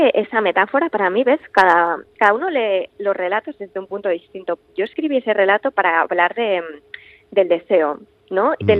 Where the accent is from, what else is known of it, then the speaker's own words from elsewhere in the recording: Barcelona, Catalonia, Spain; yo soy de Barcelona, aquí, o sea, el clima marca muchísimo